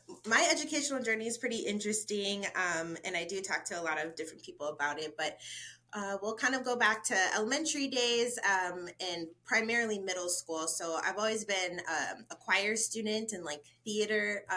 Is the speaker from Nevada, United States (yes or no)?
no; Wisconsin, United States; now in Arizona, United States; Oh, yeah. I'm from Wisconsin. So I don't miss any of it. I will stick it right here to Arizona.